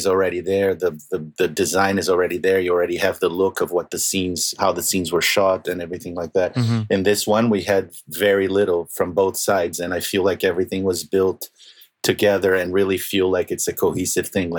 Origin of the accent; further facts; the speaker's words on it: Brazil; I'm from Brazil, but I've spent time in Argentina.